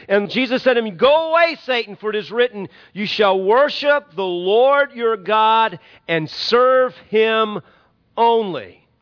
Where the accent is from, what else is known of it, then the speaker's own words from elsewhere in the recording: New Orleans, Louisiana, United States; I mean, I know a little bit about this growing up in New Orleans when hurricanes come through and there's no water.